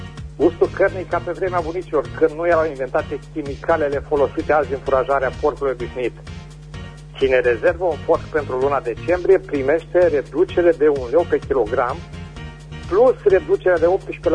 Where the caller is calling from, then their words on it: Berzovia, Caraș-Severin, Romania; din Berzovia.